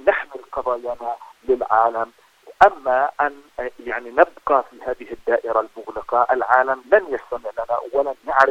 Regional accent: Palestine; نحن كفلسطينيين

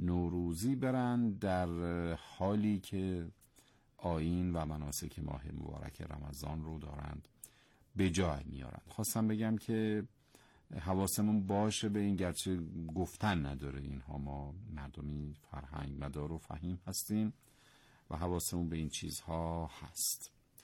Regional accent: Iran; ما هم ایرانی هستیم هم مسلمان،

